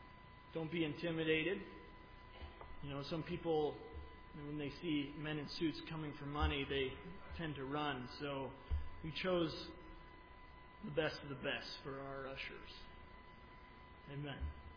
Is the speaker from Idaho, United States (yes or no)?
yes; Idaho, United States; This missionary is from Idaho, my home state, and I know his boys